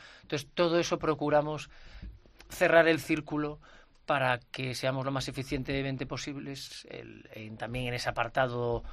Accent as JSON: {"language": "Spanish", "region": "Galicia", "country": "Spain", "said": "ya lo digo yo como gallego"}